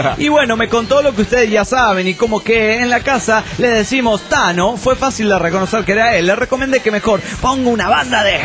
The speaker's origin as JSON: {"language": "Spanish", "town": "Juliaca", "region": "Puno", "country": "Peru", "said": "de Juliaca, Perú."}